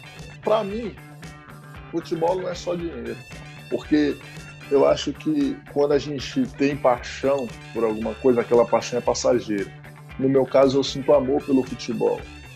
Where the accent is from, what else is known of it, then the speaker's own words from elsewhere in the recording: Cidade Ocidental, Goiás, Brazil; also born or lived in Gama; eu venho de uma cidade do interior de Goiás, chamada Cidade Ocidental. Cresci lá, né? Nasci no Gama, Distrito Federal, mas eu cresci lá.